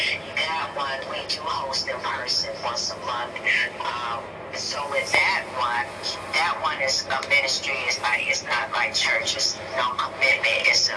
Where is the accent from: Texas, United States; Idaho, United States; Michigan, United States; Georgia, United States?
Michigan, United States; now in Florida, United States; I am not originally from Florida. I am originally from Michigan, but I've been down here about 8 years.